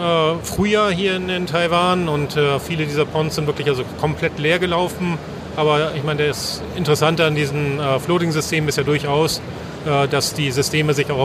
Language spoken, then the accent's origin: German; Northern Germany, Germany; als Norddeutscher sage ich